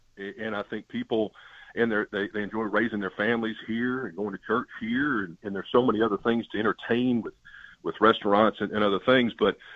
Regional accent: Knoxville, Tennessee, United States; I'm from Knoxville, grew up, went to Halls High School

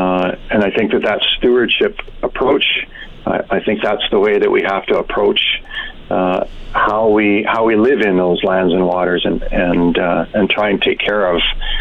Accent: Kikino Métis settlement, Alberta, Canada; I was born and raised on the Kikino Métis settlement.

